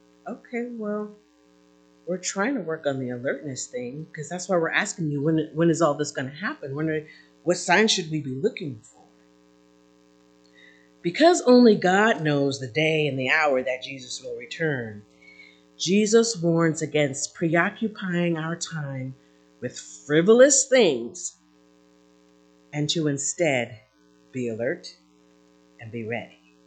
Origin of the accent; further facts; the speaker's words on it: New Jersey, United States; I grew up, so I'm originally from New Jersey, and there's hurricanes on the East Coast that don't necessarily happen over here.